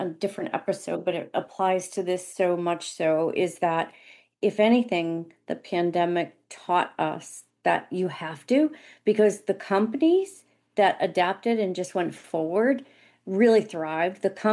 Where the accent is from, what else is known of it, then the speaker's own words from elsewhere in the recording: Northeast, United States; So years ago, so I'm from the Northeast, which means we talk super, super fast and we don't slow down. We don't breathe.